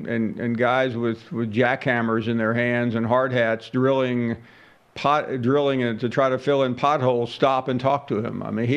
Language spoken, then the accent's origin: English; Tennessee, United States; No, I've been to the one you were at and growing up in Tennessee and others.